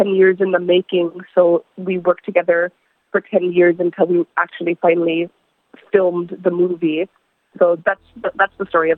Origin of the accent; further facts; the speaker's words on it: Kugluktuk, Nunavut, Canada; actually, I'm from Kogluktuk